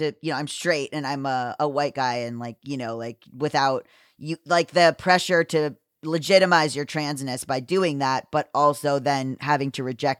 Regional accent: England, United Kingdom; being English at the moment is the purest of hell for any of us with a couple of brain cells to rub together

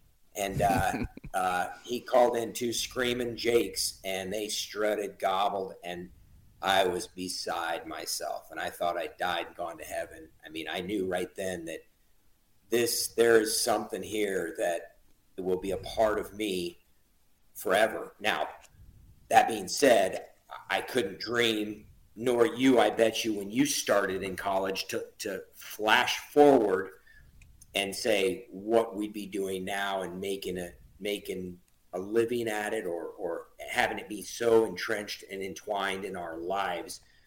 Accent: Illinois, United States; also born or lived in Colorado; now in Florida, United States; So born and raised in Central Illinois, lived in Colorado for 10 years, and I've been down to in Florida for just over 20 years now, land of Osceola.

